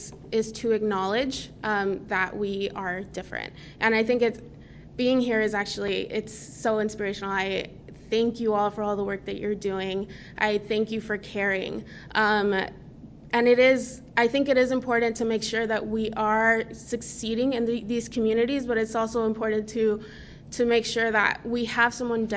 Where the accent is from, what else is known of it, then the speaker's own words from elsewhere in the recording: Texas, United States; I'm from South Texas. It's a predominantly Mexican-American community.